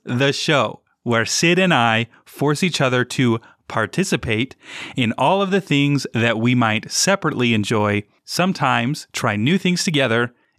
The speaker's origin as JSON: {"language": "English", "region": "Utah", "country": "United States", "said": "because if you didn't know, listeners, we are from Utah."}